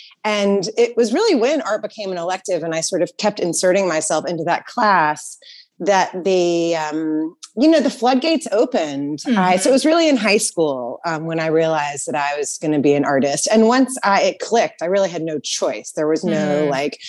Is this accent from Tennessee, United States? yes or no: yes; Nashville, Tennessee, United States; also born or lived in Boston / New York; So I'm from Nashville.